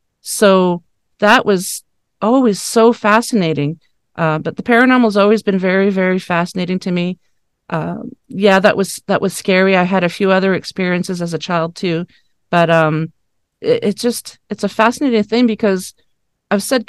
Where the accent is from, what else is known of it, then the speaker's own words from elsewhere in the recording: Dieppe, New Brunswick, Canada; I am Canadian. I was born and raised in a province called New Brunswick. That's on the east coast of Canada. And the little town that I lived in was called Dieppe. And we lived on a top floor of a three-story apartment building.